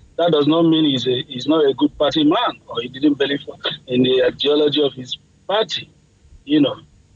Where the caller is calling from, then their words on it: Florida, United States; I'm calling from Florida, USA.